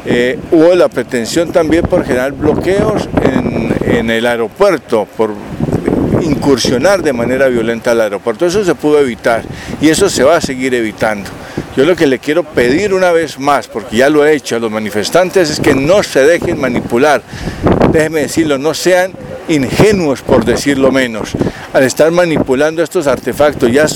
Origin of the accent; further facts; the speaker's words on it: Colombia; Duele mucho, debo decirlo, como colombiano